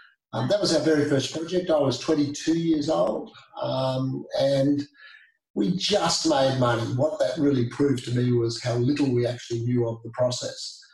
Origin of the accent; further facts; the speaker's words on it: Esk, Queensland, Australia; So I was brought up in Esk in the Brisbane Valley. I came down to boarding school when I was age 11, Brisbane Boys College at Toowong